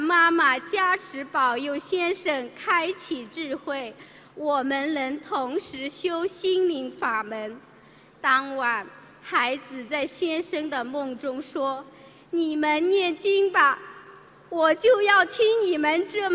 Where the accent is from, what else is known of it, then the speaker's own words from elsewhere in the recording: Hunan, China; 我是来自湖南的同修